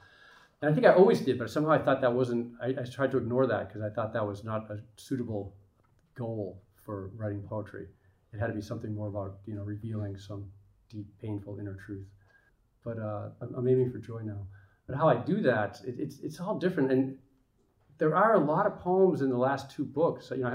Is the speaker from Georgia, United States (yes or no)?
no; Boston, Massachusetts, United States; I wrote a poem for the marathon bombing in Boston, just because I'm from Boston